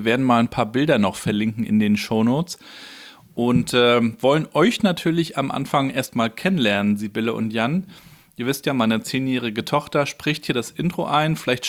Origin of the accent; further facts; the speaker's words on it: Rostock, Mecklenburg-Vorpommern, Germany; Freue mich sehr, heute in der Universität Rostock zu sein, in meiner Heimatstadt.